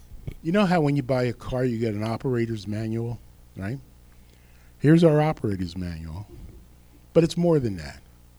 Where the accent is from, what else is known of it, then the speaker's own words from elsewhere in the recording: New Jersey, United States; I was raised on the Passaic River. You could have walked through it.